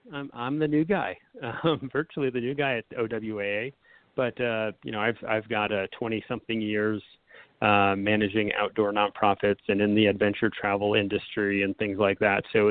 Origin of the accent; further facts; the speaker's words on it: Massachusetts, United States; I grew up in New England.